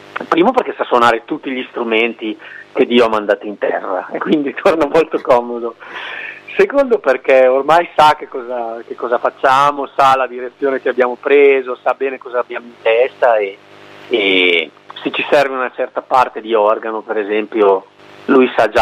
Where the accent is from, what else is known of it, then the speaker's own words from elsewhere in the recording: Emilia-Romagna, Italy; io sono cresciuto in Val Dragone, in provincia di Modena, per un pelo.